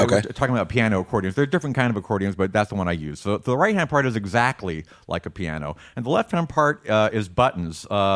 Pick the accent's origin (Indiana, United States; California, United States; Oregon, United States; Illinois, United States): California, United States; Lynwood; Straight out of Linwood, yeah. In fact, Suge Knight went to my high school.